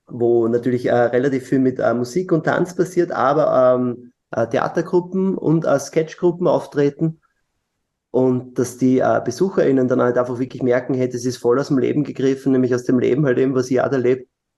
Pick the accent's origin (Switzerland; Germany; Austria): Austria; Lower Austria; Ich bin Niederösterreicher